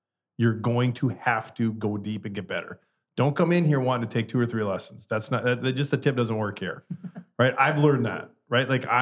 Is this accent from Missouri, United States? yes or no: no; Minnesota, United States; I mean, being from Wisconsin, I'm from Minnesota.